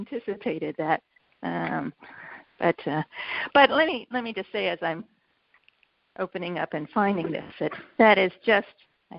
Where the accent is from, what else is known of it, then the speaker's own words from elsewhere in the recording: Pennsylvania, United States; That is my hometown.